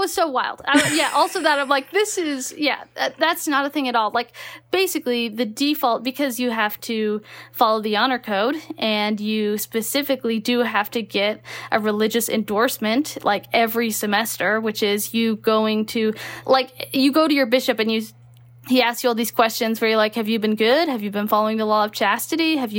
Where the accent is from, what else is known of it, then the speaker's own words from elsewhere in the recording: Texas, United States; also born or lived in Utah; You know, I grew up in Texas. I did end up going to BYU for a little while.